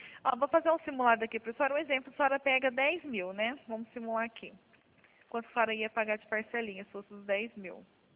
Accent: Penápolis, São Paulo, Brazil; Isso, eu sou de Penápolis, mas eu estou no escritório aqui em Araçatuba.

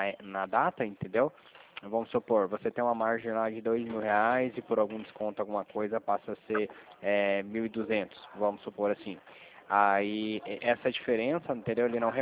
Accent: São Paulo, Brazil; Eu sou de São Paulo, tá? Sou de outro estado.

